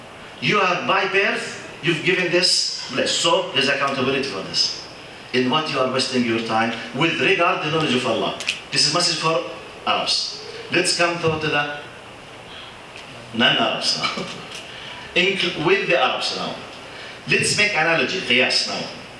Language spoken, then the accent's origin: English; Jordan; born there; first language Arabic; English is a second language; I was born in Jordan, I'm an Arab, this is my language